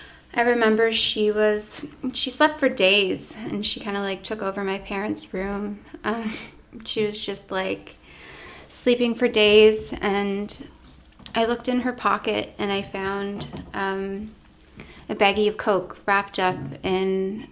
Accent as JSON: {"language": "English", "town": "Happy Valley-Goose Bay", "region": "Newfoundland and Labrador", "country": "Canada", "tie": "born or raised there", "said": "We grew up in Happy Valley Goose Bay in Labrador. But my family, my mother's family, comes from Hopedale. And my dad's family comes from Davis Inlet. We spent most of our summers in Hopedale"}